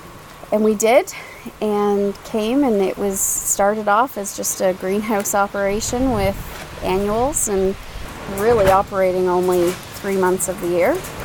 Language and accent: English; Ontario, Canada; also born or lived in Newfoundland; I was a city girl. I'm from Newfoundland, but I was raised in Ontario.